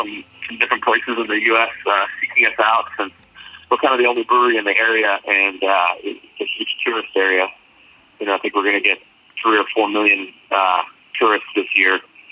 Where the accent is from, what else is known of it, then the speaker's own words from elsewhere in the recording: Colorado, United States; because I'm from Colorado and was a home brewer in college, and I went to University of Colorado